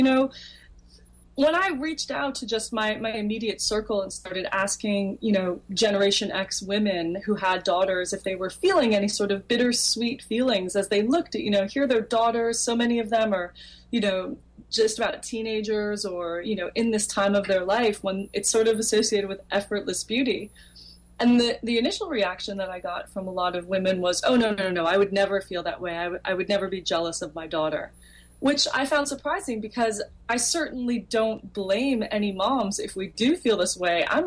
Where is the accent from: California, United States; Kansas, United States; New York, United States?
New York, United States; Manhattan; in the 80s and 90s, growing up in Manhattan, wanting to model.